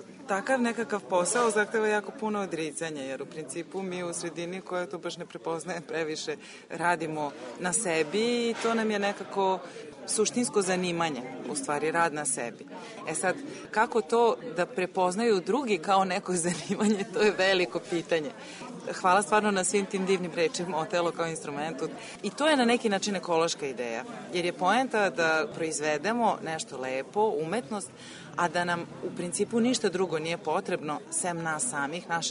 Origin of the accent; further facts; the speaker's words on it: Novi Sad, Vojvodina, Serbia; Ja sam gradsko dete, ja sam Novosađanka rođena, tako da ove, i suprug moj i ja smo Novosađani u principu.